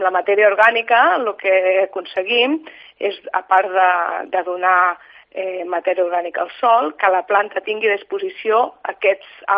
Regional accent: Puigcerdà, Catalonia, Spain; born there; moved away as an adult; now in Lleida, Spain; Jo vaig néixer a Puigcerdà, a la Cerdanya, i vaig venir a estudiar aquí a Lleida, primer forestals, després agrònom.

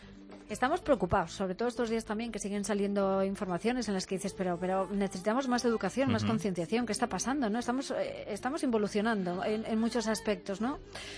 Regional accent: Castilla-La Mancha, Spain; Como buena manchega.

